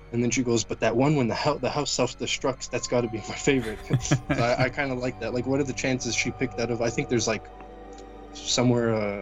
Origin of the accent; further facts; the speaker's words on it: Canada; I'm Canadian, I'm a Canuck, so I don't have a choice but to pick that one